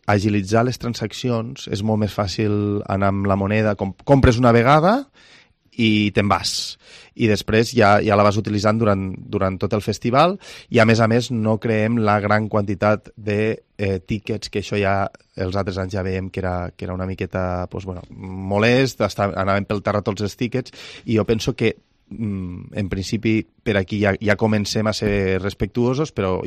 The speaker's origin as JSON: {"language": "Catalan", "region": "Catalonia", "country": "Spain", "said": "Som del Delta de l'Ebre"}